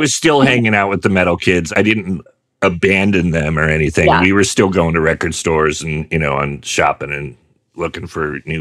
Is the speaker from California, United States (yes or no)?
yes; Sonoma, California, United States; Oh, yeah, I know Ukiah. I grew up in Sonoma. Sonoma, the little tourist town. And it was a weird place to grow up, but I'm glad I did.